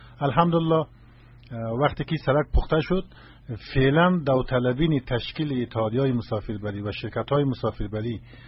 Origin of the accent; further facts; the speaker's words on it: Afghanistan; ما به عنوان یک افغان